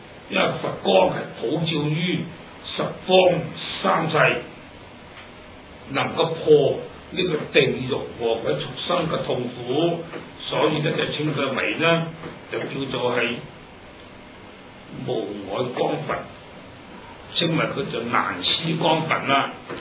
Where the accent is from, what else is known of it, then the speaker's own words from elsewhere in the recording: China; 呢、這個念字咧我哋中國人做字真係好聰明嘅